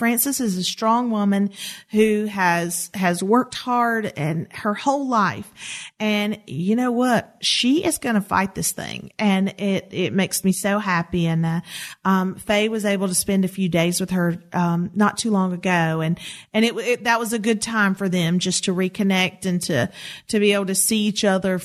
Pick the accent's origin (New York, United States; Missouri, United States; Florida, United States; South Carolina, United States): South Carolina, United States; from Columbia, South Carolina, my home state.